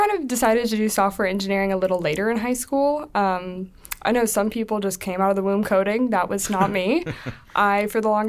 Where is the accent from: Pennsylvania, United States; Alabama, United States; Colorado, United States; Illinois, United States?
Alabama, United States; New Market; I'm from Newmarket.